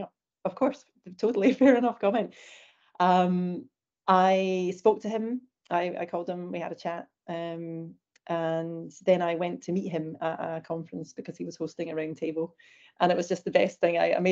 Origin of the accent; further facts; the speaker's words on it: Glasgow, Scotland, United Kingdom; We realise we're both from Glasgow, so we've got a lot in common.